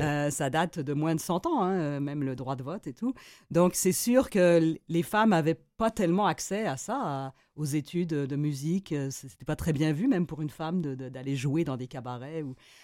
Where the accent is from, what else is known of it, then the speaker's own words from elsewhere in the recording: France; J'avoue que la France, je suis originaire de France